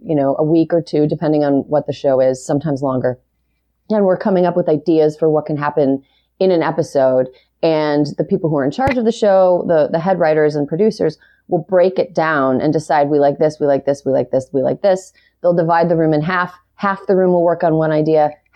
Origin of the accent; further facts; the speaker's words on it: Wisconsin, United States; now in Los Angeles, United States; I was raised in the Midwest. I'm from Wisconsin's 7th district, which is very rural